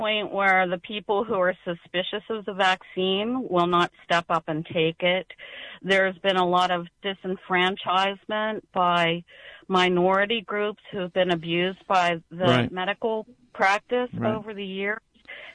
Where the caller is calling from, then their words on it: Pittsburgh, Pennsylvania, United States; I am calling from Pittsburgh, Pennsylvania.